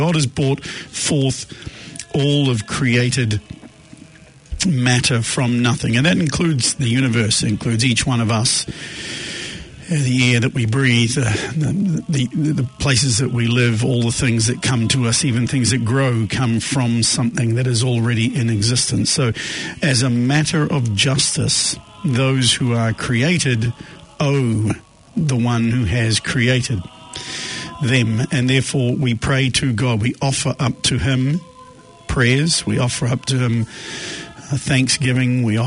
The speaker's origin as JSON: {"language": "English", "country": "New Zealand", "said": "as we're coming from New Zealand, we're going to pray some of the rosary in English, some of it in Latin"}